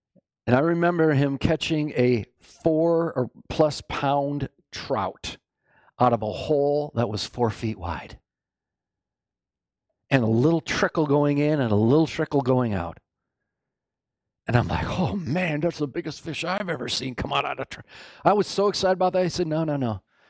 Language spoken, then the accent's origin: English; Rochester, United States; Growing up in Rochester, we went to a church with one of my, well, he was a teenager when I first went to the church